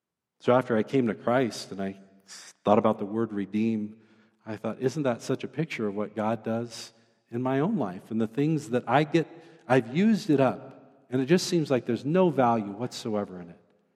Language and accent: English; Oregon, United States; Now, when I was younger, I grew up in Oregon, and if you've ever been to Oregon